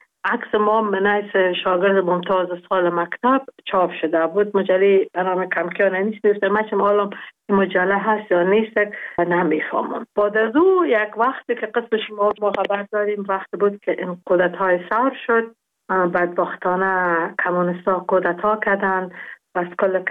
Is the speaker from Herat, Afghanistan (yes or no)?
no; Jalalabad, Nangarhar, Afghanistan; گفتم از جلال آبادم بودم،